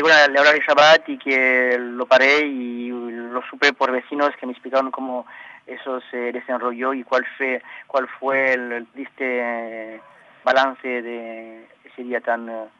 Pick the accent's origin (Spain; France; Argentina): France; cuando les digo que vengo de Francia, pues le dice que eso está muy mal en Francia